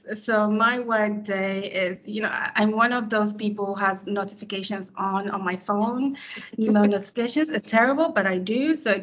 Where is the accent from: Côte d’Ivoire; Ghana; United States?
Ghana; speak just English, a bit of French, but, and then two Ghanaian languages, Chi and Dabani, because I'm Ghanaian.